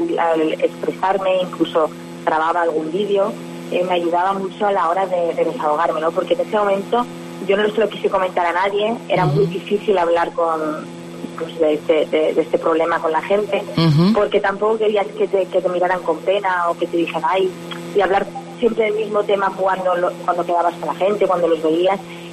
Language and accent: Spanish; Castellón, Valencian Community, Spain; Soy de Castellón.